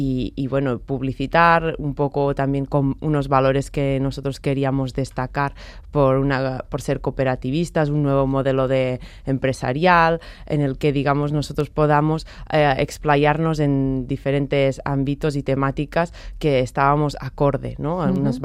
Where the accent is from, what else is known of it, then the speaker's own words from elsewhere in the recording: Girona, Catalonia, Spain; moved away as an adult; now in Bilbao, Spain; yo soy catalana, soy de Girona, pero hace unos años que estoy viviendo ya aquí en País Vasco y vivo en Bilbao actualmente.